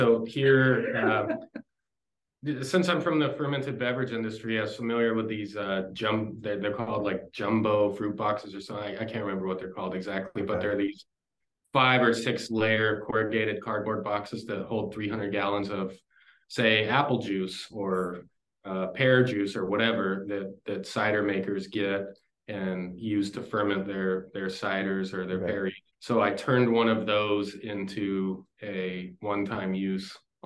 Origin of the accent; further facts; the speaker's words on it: Texas, United States; now in Portland, United States; I grew up in Texas, barbecue specifically. I have a brewing background.